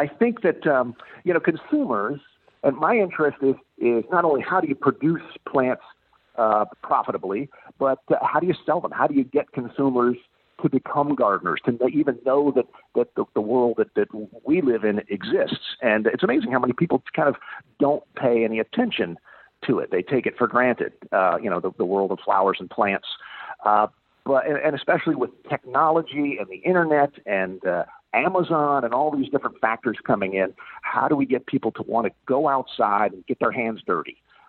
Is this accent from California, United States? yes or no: no; Florida, United States; I grew up in Florida where, gosh, during the extreme of, you know, July or August, even at night, it's, you know, 9 or 10 at night, it's still 85 degrees and 90% humidity.